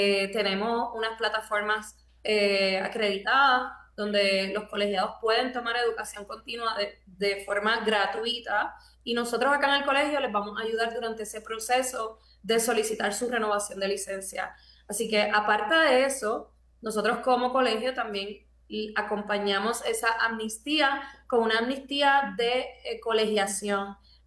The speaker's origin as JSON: {"language": "Spanish", "country": "Puerto Rico", "said": "sabemos que todos nosotros como puertorriqueños, pero también como profesionales, hemos pasado momentos muy difíciles"}